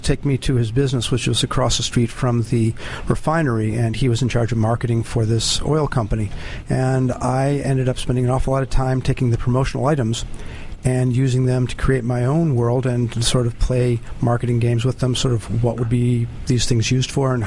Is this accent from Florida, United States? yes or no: no; Detroit, Michigan, United States; I was building models, and growing up in Detroit, you had two major model companies.